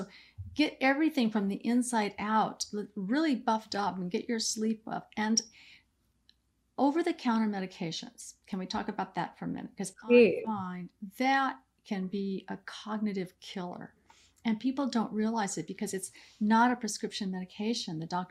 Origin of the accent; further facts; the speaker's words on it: California, United States; We did our training and stuff together, and she was from Albuquerque and I'm from the Bay Area, and we flew together.